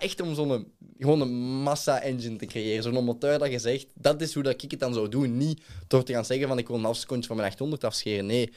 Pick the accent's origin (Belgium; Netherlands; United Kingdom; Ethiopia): Belgium; wij als Belgen, een klein landje, wij kunnen ook iets.